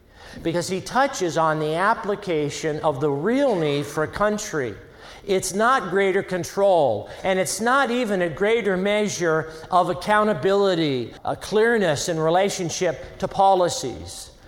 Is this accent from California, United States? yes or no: yes; California, United States; As I was reminded in my home state of California